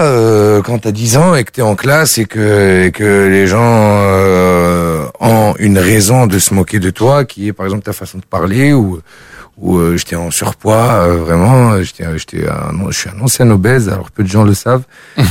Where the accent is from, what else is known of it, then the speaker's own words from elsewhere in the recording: Paris, Île-de-France, France; le fait que j'ai grandi à Paris et que forcément il y a des fois beaucoup de mots en français qui sortent, même quand je parle tunisien.